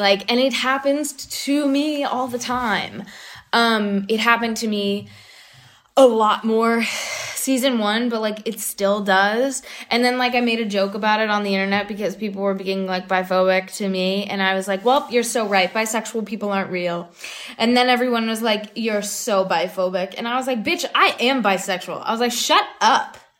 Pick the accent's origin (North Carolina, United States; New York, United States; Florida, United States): North Carolina, United States; I grew up in North Carolina. And so I was really nervous when the show was going to come out.